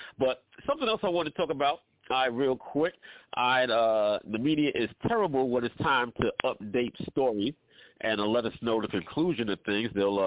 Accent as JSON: {"language": "English", "region": "New York", "country": "United States", "lives_now": "Atlanta, United States", "said": "Transplanted. I'm New Yorker down in ATL right now."}